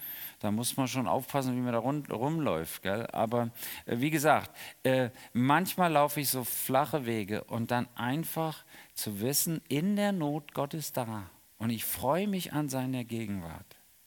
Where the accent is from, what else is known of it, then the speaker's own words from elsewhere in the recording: Rhineland, Germany; Bei uns im Rheinland ist das manchmal komisch.